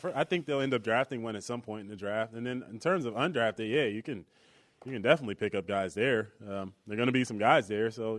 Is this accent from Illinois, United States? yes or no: no; New Jersey, United States; I mean, I'm from New Jersey, and I complain about the weather every day here.